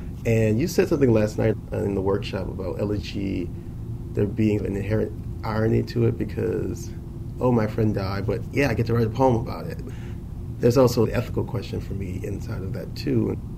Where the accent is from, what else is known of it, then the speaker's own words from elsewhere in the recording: New Orleans, Louisiana, United States; I'm from New Orleans, and I grew up with it all around me.